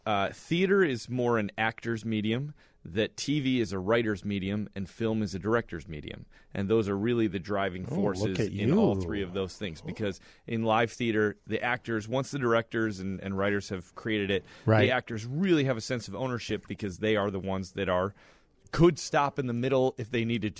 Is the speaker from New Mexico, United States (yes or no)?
no; Carol Stream, Illinois, United States; I grew up in Carroll Stream.